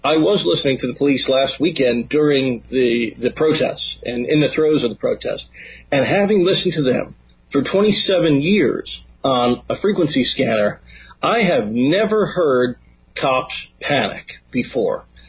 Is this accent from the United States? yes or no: yes; United States; as an American, it feels like hiding those communications and preventing that form of transparency is particularly un-American to me.